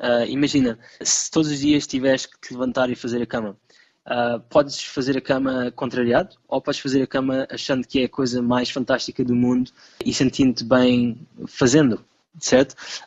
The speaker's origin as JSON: {"language": "Portuguese", "region": "Setúbal", "country": "Portugal", "tie": "born or raised there", "said": "vender Portugal, vender Lisboa, vender a cidade onde eu cresci também, Setúbal, e todo aquele estuário de Setúbal, que é lindo"}